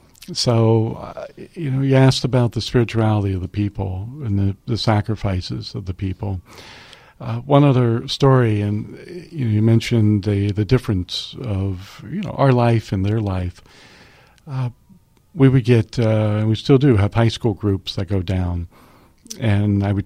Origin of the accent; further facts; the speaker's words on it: United States; I'm from the United States. I'm from the first world.